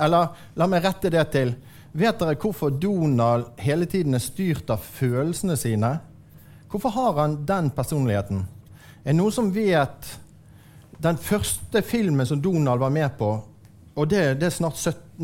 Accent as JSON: {"language": "Norwegian", "region": "Western Norway", "country": "Norway", "said": "Jeg kommer jo fra Vestlandet. Der var det jo mange som jobbet i olje og sånn."}